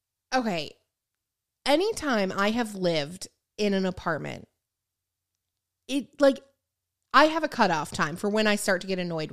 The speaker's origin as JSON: {"language": "English", "town": "Fort Worth", "region": "Texas", "country": "United States", "said": "I'm from Fort Worth, so I was going to give y'all some insight."}